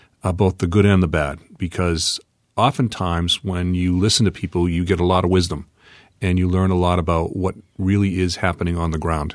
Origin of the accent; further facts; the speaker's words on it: New England, United States; Well, I'm from New England originally, and I love the New England folks.